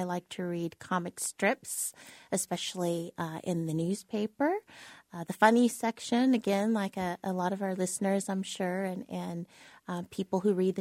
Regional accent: San Jose, California, United States; also born or lived in Wheat Ridge, Colorado; I grew up mostly in California. I'm from Colorado, a suburb of Denver called Wheat Ridge. So I generally just say I'm from Denver, but mostly raised in California in the Bay Area in San Jose.

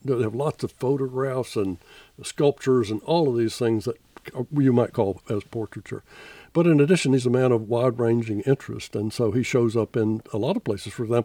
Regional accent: Georgia, United States; The wild turkey was almost extinct mm-hmm. in South Georgia when I grew up

